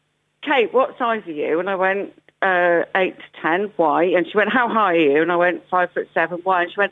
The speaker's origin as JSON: {"language": "English", "region": "Yorkshire and the Humber", "country": "United Kingdom", "tie": "born or raised there", "lives_now": "London, United Kingdom", "said": "I'm Yorkshire born and bred, all East right. Riding."}